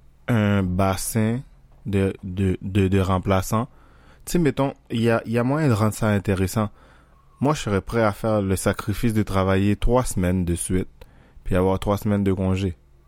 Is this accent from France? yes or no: no; Haiti; c'est le frère d'un de mes meilleurs amis avec qui j'ai grandi en Haïti